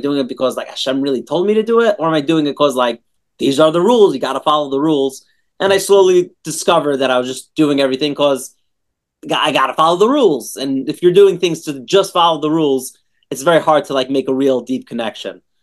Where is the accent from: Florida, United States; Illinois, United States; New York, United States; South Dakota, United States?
New York, United States; Brooklyn; And I grew up in Brooklyn in Flatbush.